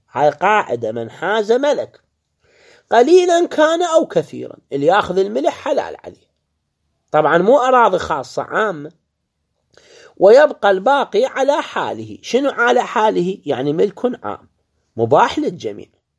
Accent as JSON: {"language": "Arabic", "country": "Iraq", "said": "يسموها عندنا بالعراق الحماد"}